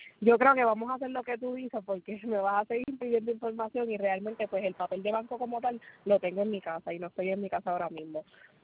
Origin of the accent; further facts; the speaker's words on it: Puerto Rico; now in Alabama, United States; No, no, soy de Puerto Rico. Pero vivo en Estados Unidos, en Alabama.